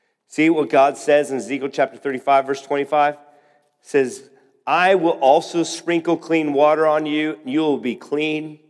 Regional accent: Bucaramanga, Santander, Colombia; The true story, the place I grew up in, actually the city I was born in South America, it's a place called Bucaramanga. It's a city of about 1 million people in Colombia.

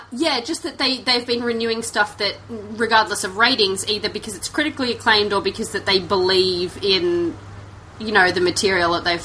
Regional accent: Australia; I don't have that much awareness as an Australian of, like, what the network reputations are

